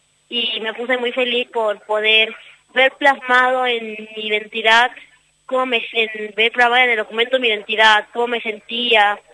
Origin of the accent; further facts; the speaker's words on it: Jujuy, Argentina; born there; yo soy una chica trans no binaria, nací acá en Jujuy